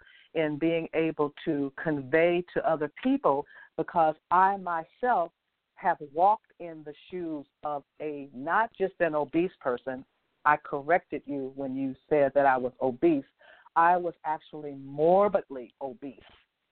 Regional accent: Portland, Oregon, United States; I hail from Portland, Oregon.

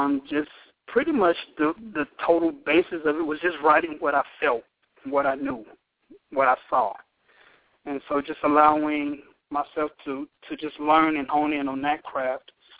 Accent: Meridian, Mississippi, United States; I grew up in Meridian, Mississippi. So it's if you're not familiar with Mississippi, it's a town east of Jackson, about an hour and a half. I grew up there.

